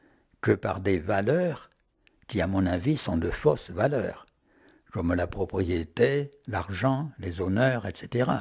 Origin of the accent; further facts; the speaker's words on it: France; J'ai été très fier en tant que Français.